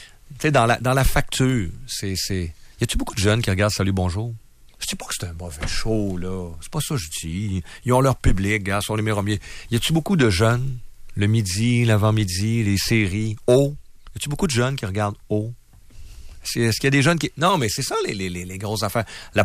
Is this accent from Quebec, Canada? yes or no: yes; Quebec, Canada; qui va faire en sorte qu'on est des Québécois et on n'est pas des Américains.